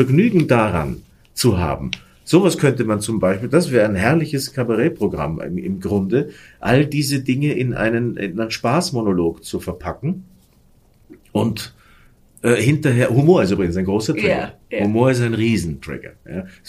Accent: Burgenland, Austria; Ich würde als Burgenländer Panik schieben, wenn ich weiß, dass der Neusiedlersee quasi die Uferlinie um 6 Meter zurückgegangen ist.

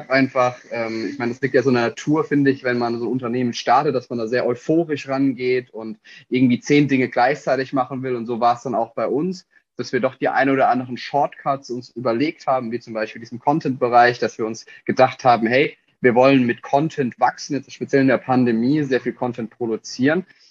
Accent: Heidelberg, Baden-Württemberg, Germany; Ich komme aus dem Raum Heidelberg.

